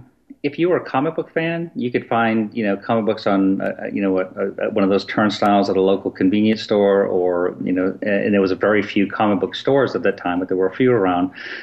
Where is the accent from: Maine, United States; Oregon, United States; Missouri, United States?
Maine, United States; Portland; I grew up in Portland, Maine. I used to cook lobsters in Agunquit, Maine as my summer job.